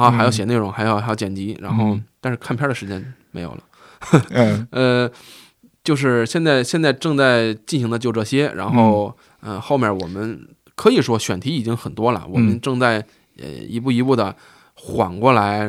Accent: Tangshan, Hebei, China; 因为我本身我是唐山人，然后大鱼呢又是成都人，然后我没有经历，但是我的父辈经历了那个76年的地震，

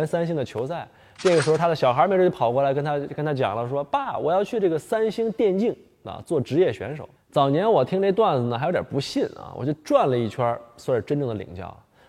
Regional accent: Northeast China, China; 因为我们东北老家呢冬天特别冷，

